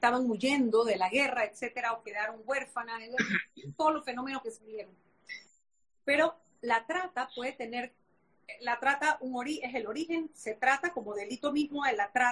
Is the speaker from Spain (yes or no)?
no; Panama; no solamente somos los 4 millones de habitantes panameños